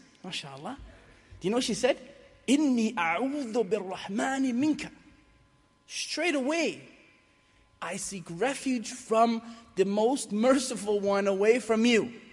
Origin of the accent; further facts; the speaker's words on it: Ireland; I'm Celtic, so I'm Irish. They always tell me to go back where I came from. I'm Muslim and I'm Irish.